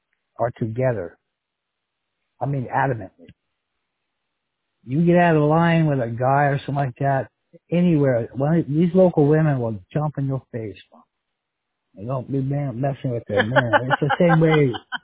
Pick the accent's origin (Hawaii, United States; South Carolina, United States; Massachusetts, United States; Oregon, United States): Hawaii, United States; also born or lived in Venice Beach / Pico Rivera; Yeah, I grew up in Hawaii, but my mom and dad, well, we started in Venice Beach, up at Westminster and Whittier Boulevard when I was little.